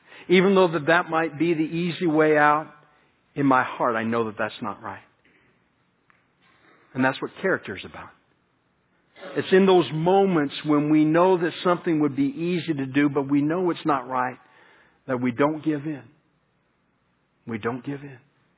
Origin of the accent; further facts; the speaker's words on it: Colorado, United States; I grew up in Colorado and there are different caves that you can explore through there.